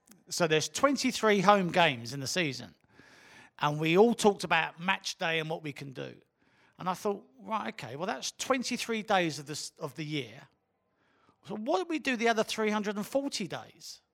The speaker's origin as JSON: {"language": "English", "town": "Bromley", "region": "London", "country": "United Kingdom", "tie": "born or raised there", "said": "I was born in Bromley. I grew up in Bromley."}